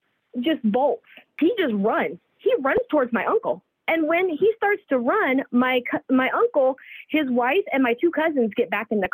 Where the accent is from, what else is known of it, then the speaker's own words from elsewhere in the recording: California, United States; Like, I'm from the Bay Area, California.